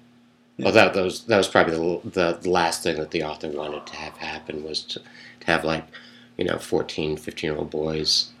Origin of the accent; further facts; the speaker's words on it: Gorham, Maine, United States; I grew up in Gorham and ended up going to school in Portland from like 72 to 74.